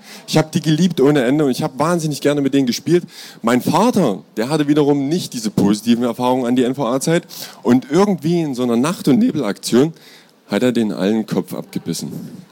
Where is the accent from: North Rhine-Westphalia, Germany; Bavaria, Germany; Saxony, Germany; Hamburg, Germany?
Saxony, Germany; Pirna; born there; ich bin 82 in Pirna in der Sächsischen Schweiz geboren